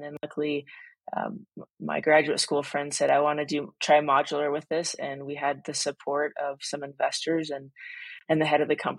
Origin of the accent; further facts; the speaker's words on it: Cody, Wyoming, United States; building a museum in my hometown of Cody, Wyoming.